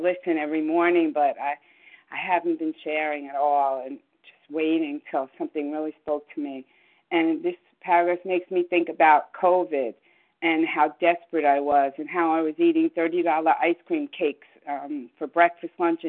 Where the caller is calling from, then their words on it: New York, United States; Oh, I'm from New York.